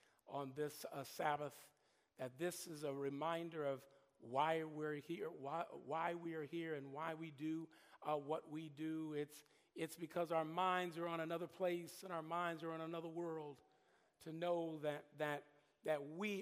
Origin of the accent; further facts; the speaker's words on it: Los Angeles, California, United States; originally I'm from Los Angeles, many of you know that, good old Southern California